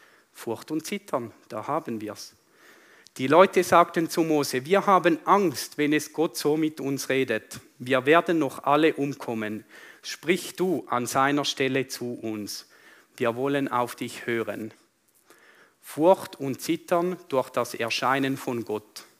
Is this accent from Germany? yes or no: no; Switzerland; Und zwar, ich bin Schweizer und somit guter Demokrat.